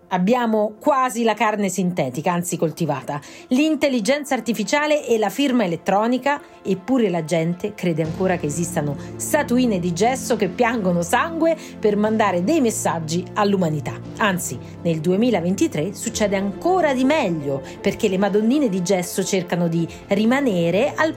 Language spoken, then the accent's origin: Italian; Civitavecchia, Lazio, Italy; sono nata e cresciuta a Civitavecchia, anzi nella campagna a nord di Civitavecchia, proprio nella zona in cui pianse la famosa Madonnina nel giardino della famiglia Gregori.